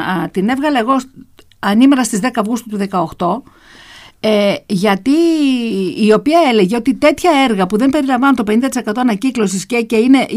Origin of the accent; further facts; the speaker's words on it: Palaiochouni, Peloponnese, Greece; στην Παλαιόχουνη, στη Μεγαλόπολη, στο χωριό μου.